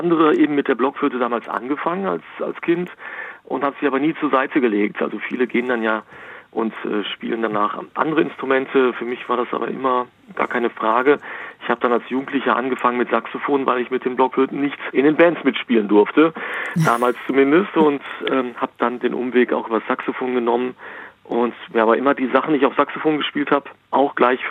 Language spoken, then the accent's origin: German; Recklinghausen, North Rhine-Westphalia, Germany; Wir sind alle in Recklinghausen groß geworden, nördliches Ruhrgebiet.